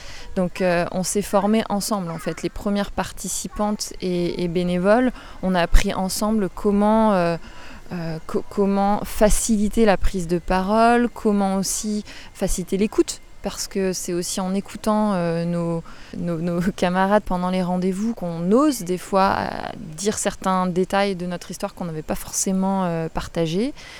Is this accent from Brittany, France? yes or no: yes; Rennes, Brittany, France; étant donné que moi je suis rennaise.